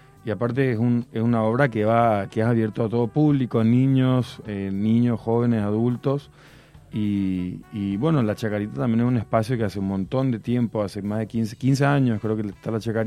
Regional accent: Paraguay; now in Córdoba, Argentina; yo por ejemplo me vine de Paraguay a Córdoba diciendo voy a seguir aprendiendo

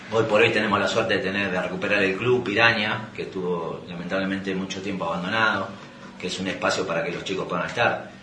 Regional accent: Avellaneda, Buenos Aires Province, Argentina; moved away as an adult; now in Buenos Aires, Argentina; yo no soy de Parque Patricios, yo nací, me crié en Avellaneda prácticamente hasta los 30 años y tengo 47 y hace 17 que vivo en el barrio, y me siento parte de Parque Patricios

